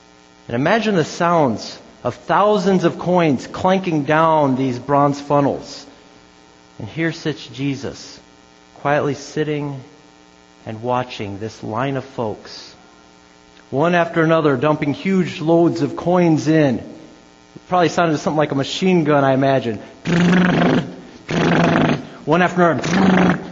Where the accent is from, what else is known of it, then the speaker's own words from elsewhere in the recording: Elkhart, Indiana, United States; I'm planting a church in my hometown, Elkhart, and I'm seeking financial partners.